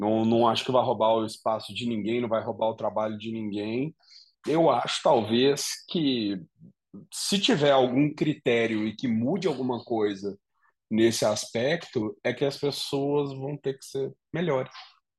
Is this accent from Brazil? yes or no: yes; Minas Gerais, Brazil; bom, eu venho de Minas Gerais